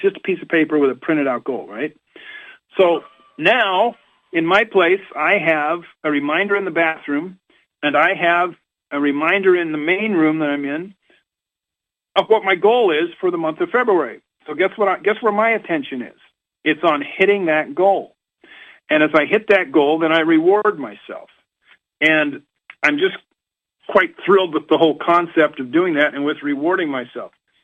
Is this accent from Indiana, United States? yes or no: no; Orem, Utah, United States; And I'm from Orem originally.